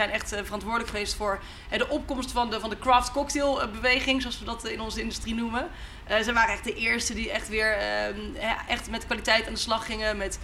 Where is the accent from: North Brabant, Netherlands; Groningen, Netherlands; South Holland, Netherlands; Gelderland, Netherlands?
North Brabant, Netherlands; Breda; moved away as an adult; now in Amsterdam, Netherlands; ik kom oorspronkelijk uit Breda, de parel van het zuiden. En uiteindelijk naar Amsterdam verhuisd voor mijn studie.